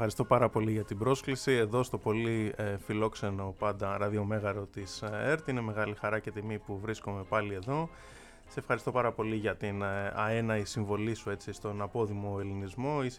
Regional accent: Piraeus, Attica, Greece; moved away as an adult; now in Cardiff, United Kingdom; Ζω εκεί πολλά χρόνια. Βέβαια είμαι από το Πειραιά, από τα Μανιάτικα και η καταγωγή μας οικογενειακός είναι από την Μάνη.

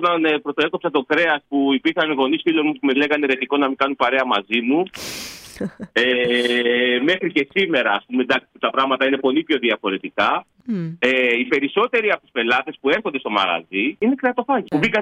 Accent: Greece; Η κουζίνα μας από μόνη της, αν και το έχουμε ξεχάσει πλέον σαν Έλληνες, είναι από μόνη της 60% vegan.

